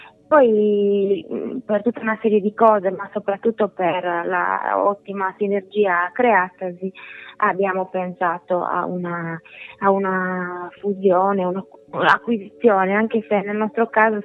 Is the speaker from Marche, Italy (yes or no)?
no; Sardinia, Italy; io ho deciso di tornare in Sardegna, perché appunto io sono sarda